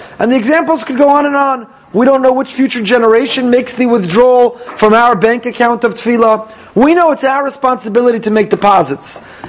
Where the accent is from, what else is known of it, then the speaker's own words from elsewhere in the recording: Teaneck, New Jersey, United States; my wife's from Lawrence, and she told people she married a boy from out of town. I'm from Teaneck.